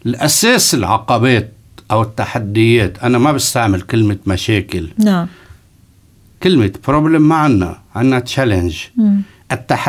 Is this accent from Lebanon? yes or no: yes; Beqaa, Lebanon; أنا ابن البقاع وعم بحكي شغلي